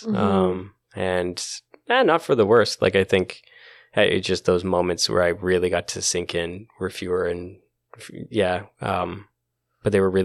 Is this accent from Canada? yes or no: yes; British Columbia, Canada; I grew up in the Okanagan